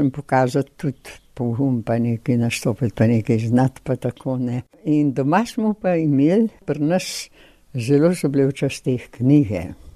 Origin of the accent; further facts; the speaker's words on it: Podbrezje, Upper Carniola, Slovenia; na pol Gorenka, na pol Korošica. Po materi sem Korošica, po očetu pa Gorenka. Prihajam torej s Podbrezi na Gorenskem.